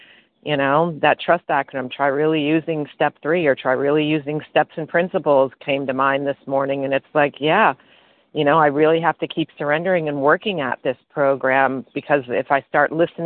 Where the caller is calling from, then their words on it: Florida, United States; Oh, Florida.